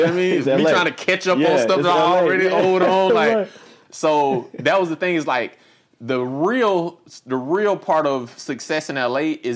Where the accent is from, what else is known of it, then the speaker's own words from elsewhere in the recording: Charleston, South Carolina, United States; now in Los Angeles, United States; So I had just moved to LA. I had maybe been here a few months. And so I moved here from Charleston, South Carolina.